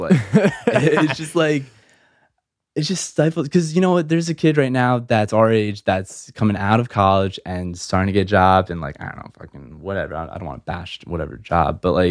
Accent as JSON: {"language": "English", "town": "Pequannock", "region": "New Jersey", "country": "United States", "tie": "born or raised there", "said": "Went to school in Pequannock."}